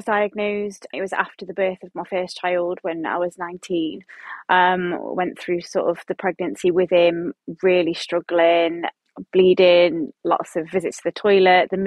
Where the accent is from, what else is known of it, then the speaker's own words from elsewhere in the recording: East Midlands, United Kingdom; I'm from Derbyshire.